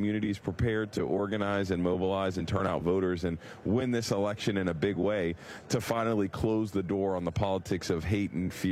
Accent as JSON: {"language": "English", "region": "Pennsylvania", "country": "United States", "tie": "born or raised there", "said": "I love representing my home state and being a governing partner with Josh Shapiro."}